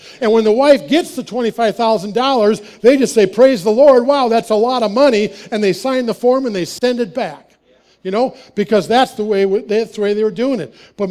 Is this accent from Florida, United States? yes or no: no; Wisconsin, United States; And I'm from Wisconsin where there's deer like walk the woods and stuff like that.